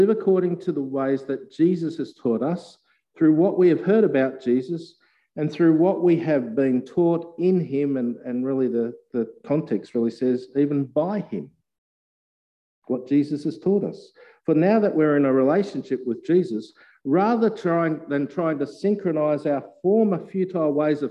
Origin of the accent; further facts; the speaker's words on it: Australia; As an Australian, I love wearing shorts.